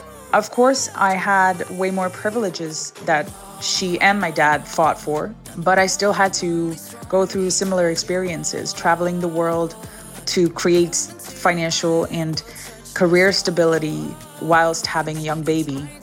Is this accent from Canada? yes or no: no; Rotterdam, South Holland, Netherlands; because I am a refugee and I grew up in Rotterdam and I was exposed to so many cultures in so many countries.